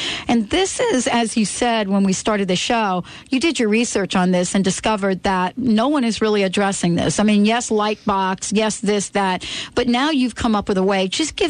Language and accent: English; New York, United States; You know, I mean, we grew up on that on the East Coast. I mean, in a New York community, it was always lox.